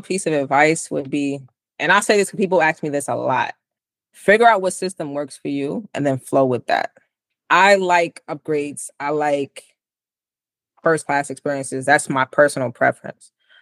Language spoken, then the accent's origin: English; Jamaica; I'm Jamaican.